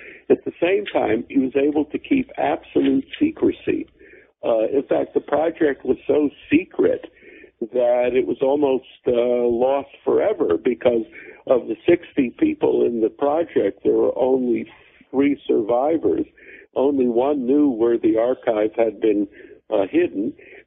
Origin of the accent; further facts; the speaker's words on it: Connecticut, United States; also born or lived in Germany; My parents were Holocaust survivors. I grew up in Connecticut.